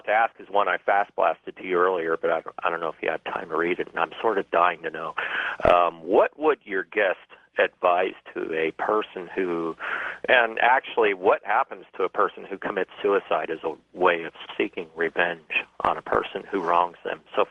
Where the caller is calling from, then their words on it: Phoenix, Arizona, United States; I'm calling from the Phoenix, Arizona area.